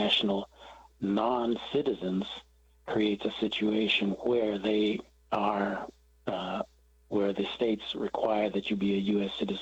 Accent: Samoa; also born or lived in American Samoa / Hawaii; I was born in American Samoa, but raised also in the independent state of Western Samoa and also up in Hawaii, where I went to law school and then eventually returned to American Samoa

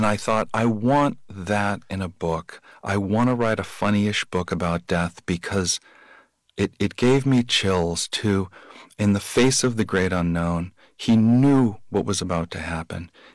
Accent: Boston, Massachusetts, United States; but I grew up in Boston, and my parents always read the Boston Globe obituaries.

